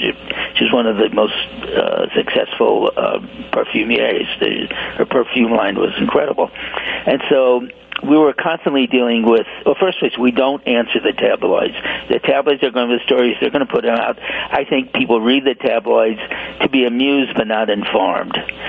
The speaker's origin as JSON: {"language": "English", "town": "St. Louis", "region": "Missouri", "country": "United States", "tie": "born or raised there", "said": "And I had been a journalist all my life, but I grew up in St. Louis, and my my grandmother was a Pulitzer"}